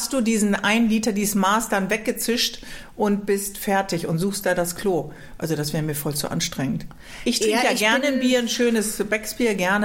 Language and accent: German; Northern Germany, Germany; Ich habe ja als Norddeutsche kein enges Verhältnis so zum Oktoberfest.